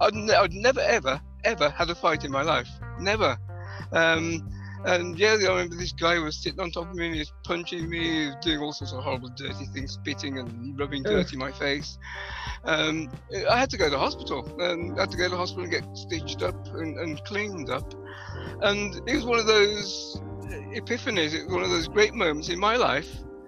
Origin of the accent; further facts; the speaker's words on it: West Bromwich, West Midlands, United Kingdom; So, yeah, West Bromwich had a few famous exports.